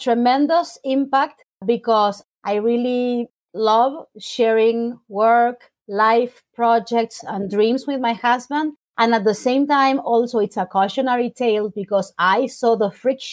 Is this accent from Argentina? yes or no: yes; Argentina; English is a second language; when you're growing up in Argentina, the kind of birthday on steroids that kids in the US are used